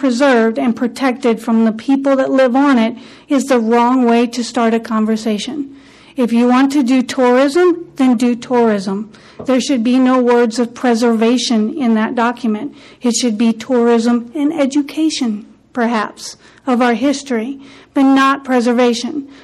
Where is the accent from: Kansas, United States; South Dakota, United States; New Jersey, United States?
Kansas, United States; I'm from Lyon County, Kansas.